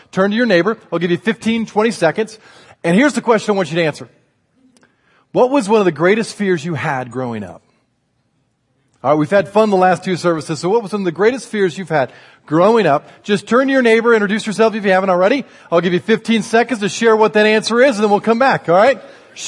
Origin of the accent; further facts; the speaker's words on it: Indiana, United States; I grew up in Indiana, as some of you guys know, and Indiana is a Native American word which means very flat place.